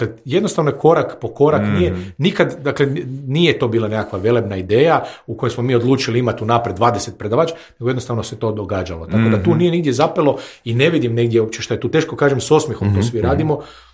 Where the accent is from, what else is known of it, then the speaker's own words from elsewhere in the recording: Germany; now in Croatia; ja sam odrastao u Njemačkoj